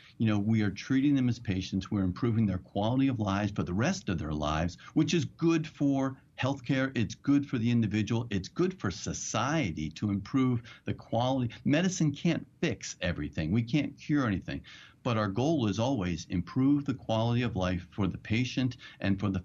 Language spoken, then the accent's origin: English; New Jersey, United States; I grew up in Jersey. And in New Jersey, just like in New York, you can abort a baby